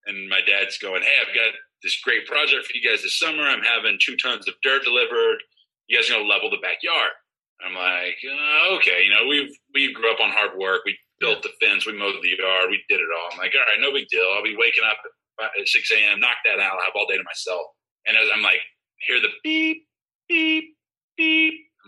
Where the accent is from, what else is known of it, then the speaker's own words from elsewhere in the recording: Texas, United States; We grew up in the Texas Panhandle, so it actually snows there, unlike in Katy, Texas.